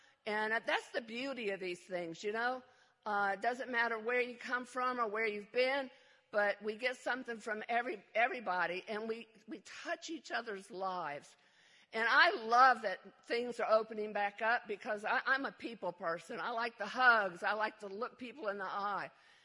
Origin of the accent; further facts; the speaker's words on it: Georgia, United States; born there; also born or lived in Germany; I was born in Georgia, and then we went to Germany.